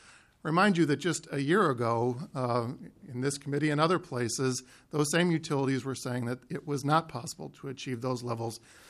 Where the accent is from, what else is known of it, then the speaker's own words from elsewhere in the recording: Minnesota, United States; For me, Madam Chair, as a Minnesotan, that's not something to necessarily be proud of.